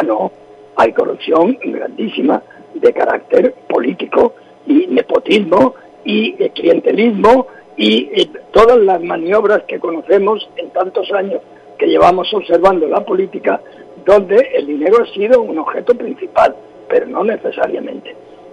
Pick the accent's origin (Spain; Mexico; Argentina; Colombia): Spain; Andalusia; a mí como español, como garrochero, como andaluz, pues me llena de tristeza